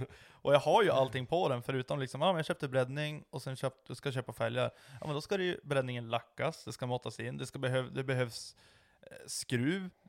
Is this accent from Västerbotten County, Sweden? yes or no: yes; Lycksele, Västerbotten County, Sweden; Hemma i Lycksele är det rätt mycket.